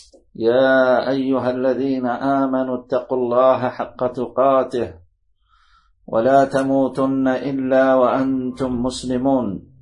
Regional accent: Guellal, Sétif Province, Algeria; إخواني وأبنائي وأحبتي من مدينتي قلال بسطيف ووهران

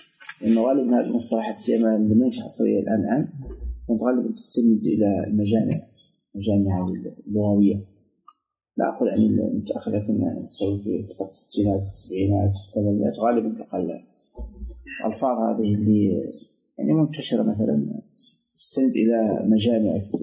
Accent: Algeria; أنا جزائري

